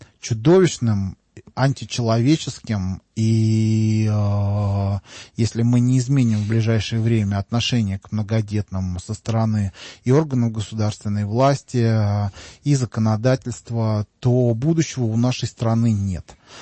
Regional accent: Russia; я еще и россиянин, я гражданин своего отечества

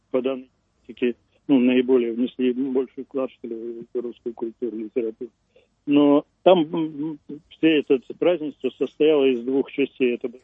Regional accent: Yaroslavl Oblast, Russia; also born or lived in Moscow; Нет, я не москвич, я из Ярославской области. Ну, рядом тут. Жил в Москве когда-то, но сейчас так оказался там.

